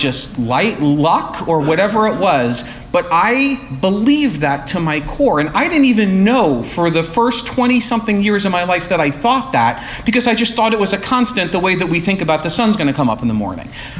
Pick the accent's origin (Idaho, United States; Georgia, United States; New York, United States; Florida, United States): New York, United States; So I grew up in New York, oldest of three kids, two parents who are still together